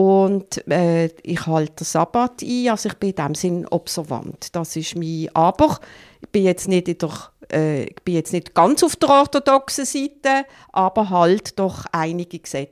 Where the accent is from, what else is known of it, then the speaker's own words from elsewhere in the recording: Riehen, Basel-Stadt, Switzerland; Heim in Riechen. Mein Vater war Küchenchef dort und Mitglied der Geschäftsleitung und ich bin mit alten Menschen gross geworden.